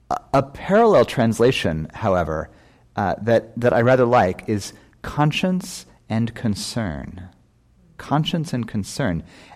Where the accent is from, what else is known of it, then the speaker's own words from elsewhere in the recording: California, United States; And of course, as a Californian, you know, in the era of Brené Brown and the anti-shame self-empowerment world